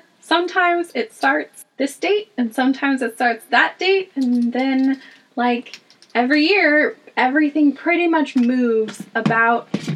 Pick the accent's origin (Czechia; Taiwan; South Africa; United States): United States; you know, we grew up in the United States and we have these ideas and expectations about the school year